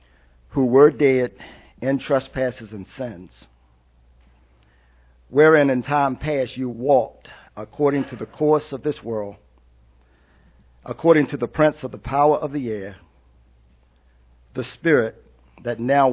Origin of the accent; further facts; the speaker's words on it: Baltimore, Maryland, United States; We're from Baltimore, Maryland. My family's from Baltimore, my wife and myself